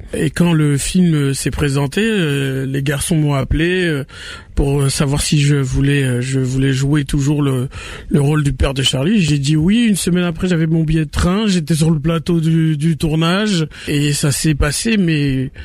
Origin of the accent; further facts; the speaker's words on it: Paris, Île-de-France, France; je suis Parisien